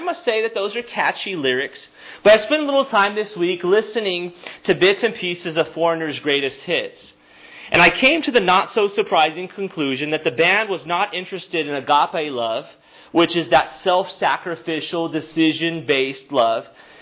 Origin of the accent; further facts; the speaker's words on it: Texas, United States; I spent my formative years growing up in South Texas listening to two stations, Hot Z95 and C101 Classic Rock.